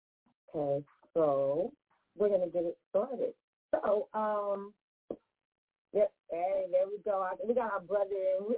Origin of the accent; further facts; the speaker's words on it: Oakland, California, United States; from Oakland, California.